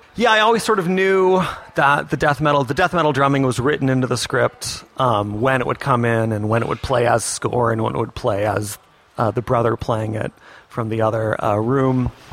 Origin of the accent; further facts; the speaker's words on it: Virginia, United States; And we're from the Northern Virginia area, and … would play a show in DC around that time every December.